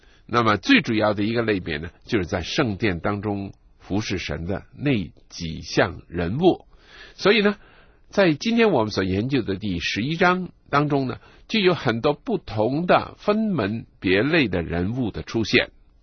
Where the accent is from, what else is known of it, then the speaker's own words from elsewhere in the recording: China; 所以我们中国人对金钱呢是很重视的，也很就是很省钱啊，很小心使用金钱，这是一个美德。